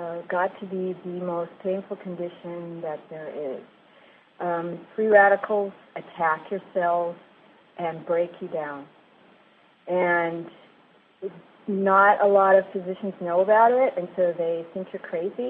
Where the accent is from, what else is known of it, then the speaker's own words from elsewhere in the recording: Long Beach, California, United States; Long Beach, California.